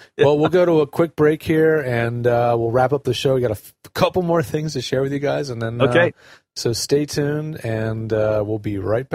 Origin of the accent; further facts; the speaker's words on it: Pennsylvania, United States; Well, I went to Virginia Tech, but I grew up in Pennsylvania.